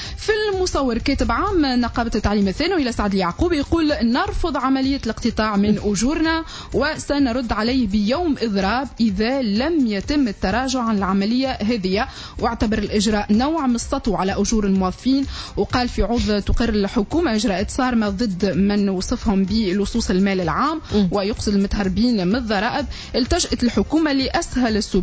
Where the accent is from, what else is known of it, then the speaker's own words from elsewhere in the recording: Tunisia; هذا حال بلادي تونس اليوم